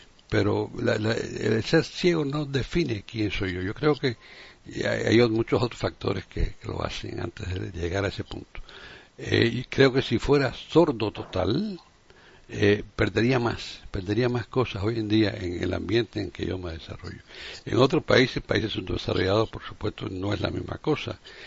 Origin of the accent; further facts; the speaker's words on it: Havana, Cuba; moved away; que el país que conozco mejor, que es donde nací, en Cuba, antiguamente había un sitio para ciegos en La Habana, por lo menos, que es donde yo vivía, donde nací.